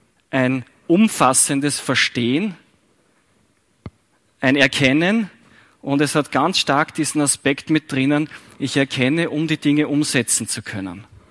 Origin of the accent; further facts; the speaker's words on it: Austria; mit dem können wir uns als Österreicher vielleicht nicht so viel anfangen